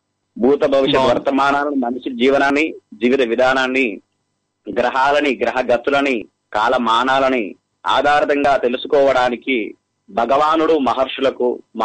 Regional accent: Jangaon, Telangana, India; మాది తెలంగాణలోని జనగామ జిల్లా.

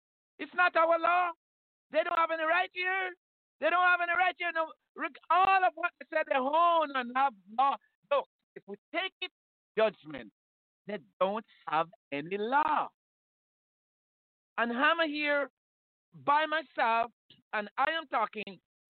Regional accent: Saint Catherine, Jamaica; born there; I'm Jamaican, St. Catherine born.

